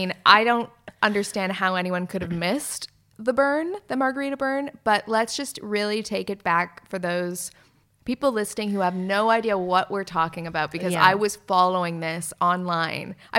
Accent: Canada; Because we're both Canadian, but no, we did not meet in Canada.

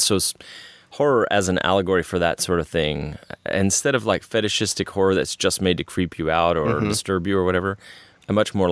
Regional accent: Texas, United States; You know, growing up in Texas, my family spent half their time on the Gulf Coast because that's where one part was from, and half the time in Central Texas

